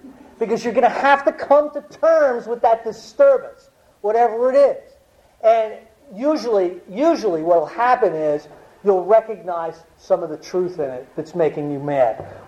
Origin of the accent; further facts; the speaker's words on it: Northeast, United States; I'm from the Northeast. We do more thinking by 9 o'clock in the morning than an Arkansasian's going to do all day.